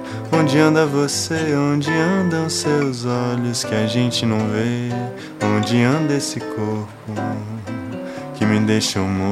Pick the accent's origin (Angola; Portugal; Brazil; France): Brazil; Botucatu, São Paulo; eu sou de Botucatu.